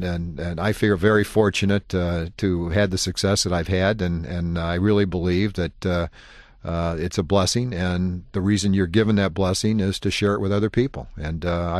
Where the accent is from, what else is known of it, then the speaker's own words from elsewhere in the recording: Alton, Illinois, United States; born there; Well, I was born in Alton, Illinois in 1947.